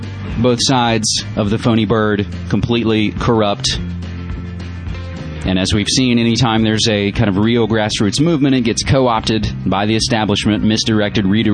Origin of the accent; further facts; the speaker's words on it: West Virginia, United States; mountaintop revival in my home state of West Virginia.